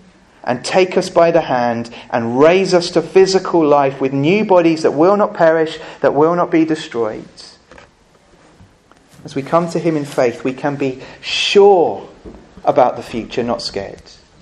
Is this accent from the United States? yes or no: no; England, United Kingdom; Sounds very arrogant. We're very English sometimes, aren't we?